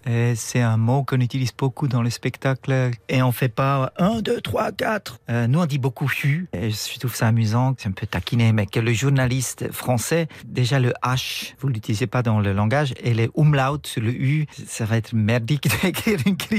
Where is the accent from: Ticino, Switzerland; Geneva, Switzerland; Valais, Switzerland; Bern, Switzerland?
Bern, Switzerland; On est des Suisses, ça veut dire qu'on a une façon de beaucoup discuter. On est des Bernois, on gueule pas vraiment.